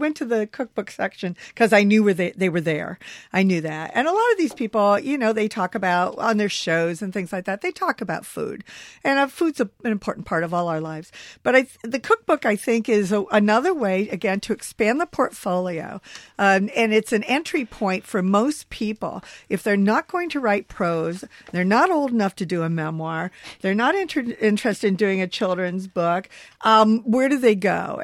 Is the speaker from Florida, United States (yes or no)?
no; Ohio, United States; I bet my mother made that because I grew up in Ohio